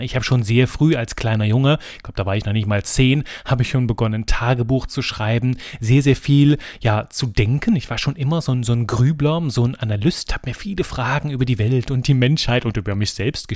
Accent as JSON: {"language": "German", "country": "Belgium", "said": "hatte natürlich auch Französisch, als Belgier ist meine zweite Muttersprache und auch das Thema Niederländisch gehört in Belgien mit dazu"}